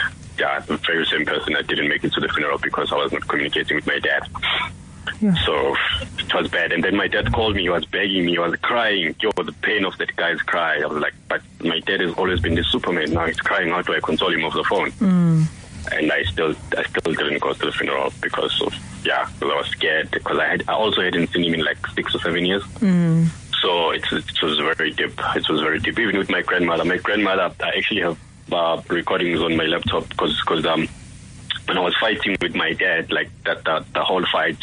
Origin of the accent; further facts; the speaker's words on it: Durban, KwaZulu-Natal, South Africa; now in Johannesburg, South Africa; like initially I'm from Durban, but now I'm in Joburg.